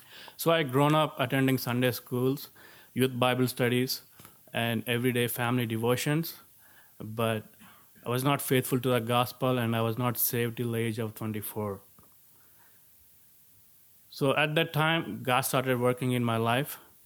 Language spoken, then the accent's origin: English; India; I'm from India.